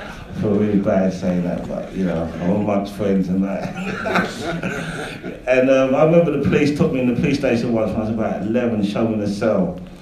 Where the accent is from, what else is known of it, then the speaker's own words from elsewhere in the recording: Brixton, London, United Kingdom; I was about 14, 15, and, you know, I grew up in Brixton on the front line